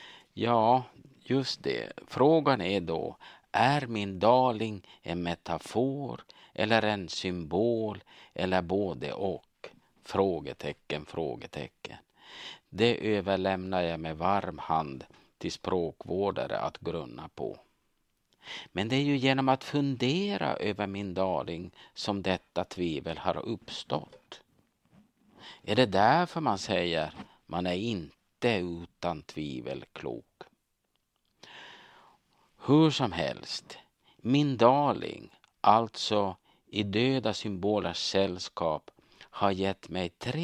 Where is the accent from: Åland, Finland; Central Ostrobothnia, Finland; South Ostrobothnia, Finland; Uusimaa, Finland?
South Ostrobothnia, Finland; När jag var barn uppväxt i södra Österbotten i Finland